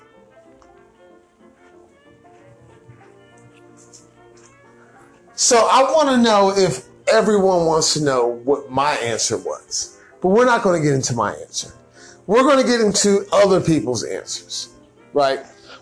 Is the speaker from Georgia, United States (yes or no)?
yes; Georgia, United States; since I'm from Georgia, I love Dwight Howard